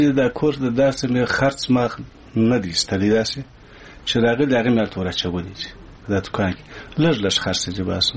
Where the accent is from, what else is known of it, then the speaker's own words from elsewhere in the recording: Kandahar, Afghanistan; او زه د کندهار د ولایت یم.